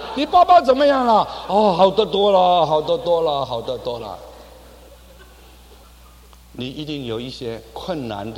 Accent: China; 外国人就容易咯，外国人哦、oh, I love you 啊，我们中国人没有这一套的啊。

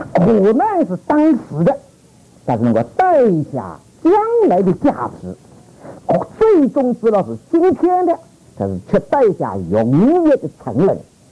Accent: China; now in United States; 我们在这里啊，在美国啊，一下就跟美国同化了

